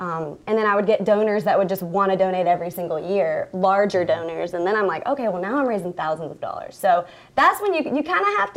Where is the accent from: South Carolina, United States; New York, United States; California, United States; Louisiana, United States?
South Carolina, United States; Columbia; because I grew up in Columbia and I'm a Carolina fan.